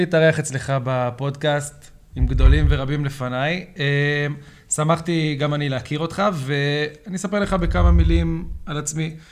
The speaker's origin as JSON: {"language": "Hebrew", "town": "Jerusalem", "region": "Jerusalem District", "country": "Israel", "tie": "born or raised there", "said": "גדלתי ונולדתי וגדלתי בעיר הזו, אני חי אותה."}